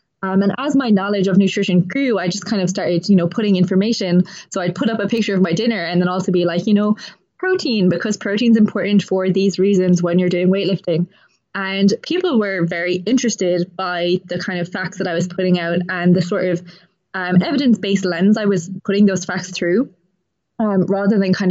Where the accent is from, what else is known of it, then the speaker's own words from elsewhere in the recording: Munster, Ireland; now in Dublin, Ireland; Okay, so I am Irish, as we just discussed. So I am from Kerry originally, but I've lived in Dublin for about 7 years.